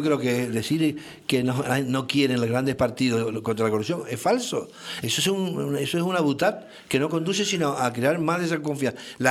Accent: Canary Islands, Spain; Yo que soy de Lanzarote, por decirlo así, soy un piojo pegado desde hace 50 años en Lanzarote.

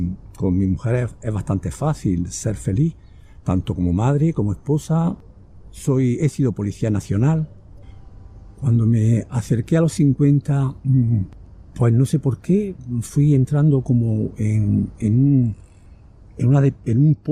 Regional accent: Andalusia, Spain; soy de Granada, de un pueblo de la provincia de Granada. Tengo 73 años, me casé en el año 72 con una mujer maravillosa.

